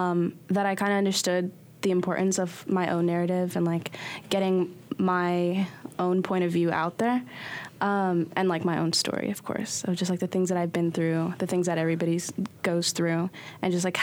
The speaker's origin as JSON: {"language": "English", "town": "New York City", "region": "New York", "country": "United States", "tie": "born there", "said": "So I was born in New York. So I was actually born, like, not on the street on Broadway, but a hospital in Broadway."}